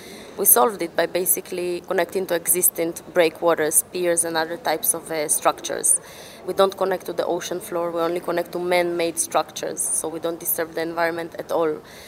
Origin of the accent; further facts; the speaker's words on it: Israel; English is a second language; also born or lived in Ukraine; I'm Israeli, I live in Israel, but I was born in Ukraine.